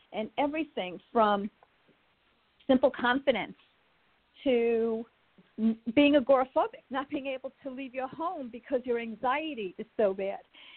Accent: New York, United States; accent: New York; But I'm in New York. You're hearing my New York accent.

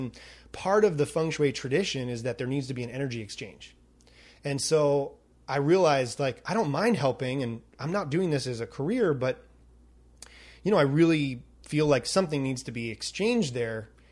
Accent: New York, United States; But to be honest, I have this skeptical brain. I'm from New York. So I'm open, but I'm skeptical.

